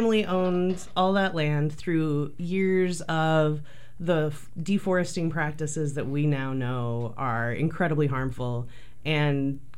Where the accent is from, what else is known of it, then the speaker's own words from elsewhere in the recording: Oregon, United States; I am from here, so I grew up in Oregon